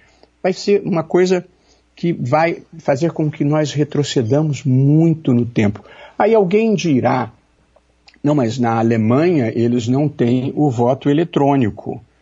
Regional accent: Rio de Janeiro, Brazil; no Rio, eu sou do Rio

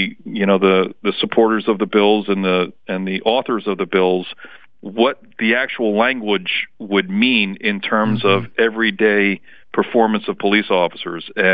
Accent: New York, United States; I grew up in New York, which is considered the melting pot of the world

